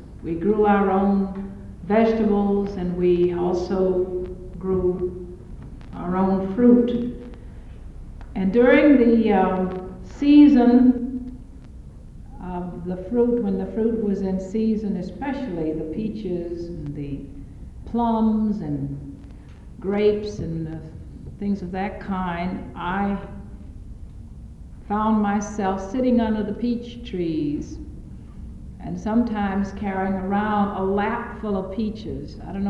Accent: Marion, Alabama, United States; I grew up in Marion, Alabama. And you say, where in the world is Marion, Alabama? Well, it's a small town about 30 miles from Selma.

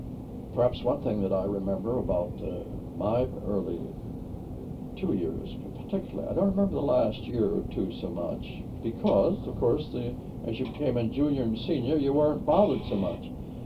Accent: Traverse City, Michigan, United States; I came down from Traverse City, Michigan, where my home was.

